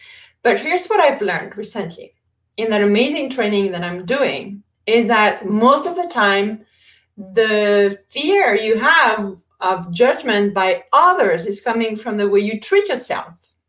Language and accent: English; France; English is a second language; I don't know about you guys, but I come from France